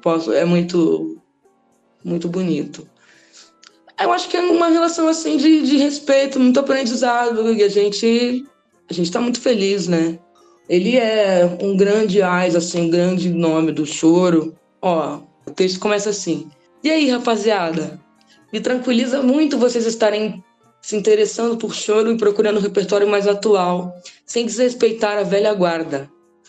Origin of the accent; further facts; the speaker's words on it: Rio de Janeiro, Brazil; Eu sou do Rio, então eu estudei na escola Portátil.